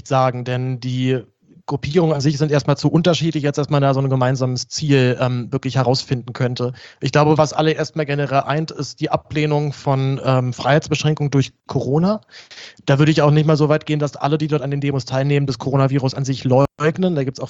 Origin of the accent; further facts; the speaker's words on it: Berlin, Germany; born there; now in Reutlingen, Germany; ich bin 27 Jahre alt, ich bin gebürtig Berliner, bin jetzt allerdings gerade zu meiner eigenen Überraschung nach Süddeutschland gezogen, genauer gesagt nach Reutlingen